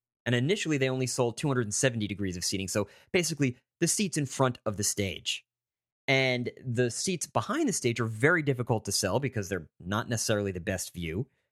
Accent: Calabasas, California, United States; Well, at this fundraising event, which was held here in my hometown, Calabasas, California, right outside of Los Angeles, sure enough … bought a house in the neighborhood.

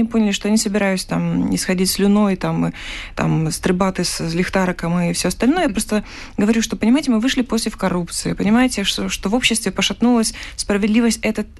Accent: Kyiv, Ukraine; Здравствуйте, я из Киева, у вас есть вопросы к нам?

